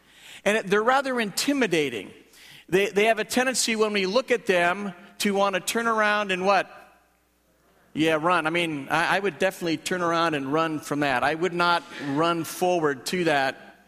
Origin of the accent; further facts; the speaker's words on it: Texas, United States; accent: Texan; that's actually where I was born, in the state of Texas. You could tell by my accent that I'm a Texan.